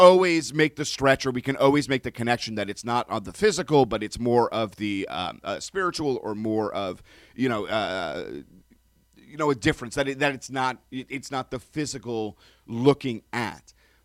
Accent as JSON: {"language": "English", "town": "Toronto", "region": "Ontario", "country": "Canada", "tie": "born or raised there", "said": "to my early Jewish childhood, I was also informed by my religious school. So I went to religious school when I was. It's a little bit different in America, but when I grew up in Toronto"}